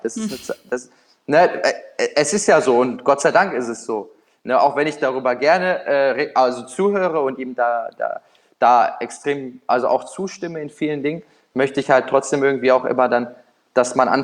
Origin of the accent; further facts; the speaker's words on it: Düsseldorf, North Rhine-Westphalia, Germany; Ich bin in Düsseldorf da groß geworden